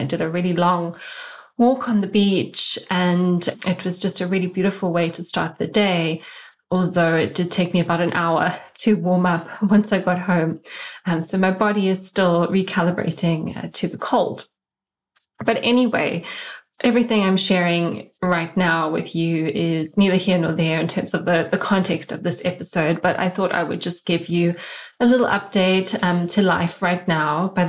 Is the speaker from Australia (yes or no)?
no; South Africa; headed off to South Africa for 3 weeks for a wonderful holiday in the South African sun, just in my hometown, spending a lot of time with my family